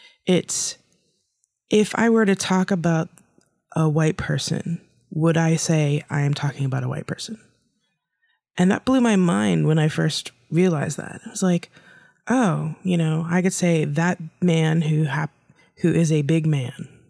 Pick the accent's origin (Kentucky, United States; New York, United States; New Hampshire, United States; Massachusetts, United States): New Hampshire, United States; You know, I grew up with a certain amount of racism. I grew up in New Hampshire. I grew up with a certain amount of learned racism.